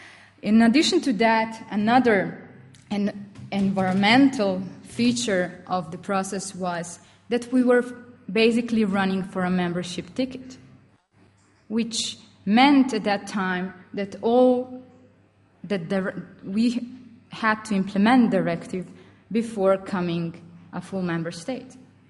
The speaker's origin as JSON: {"language": "English", "country": "Slovenia", "second_language": "English", "said": "I come from Slovenia. We are a very small member state, and we just become member state recently."}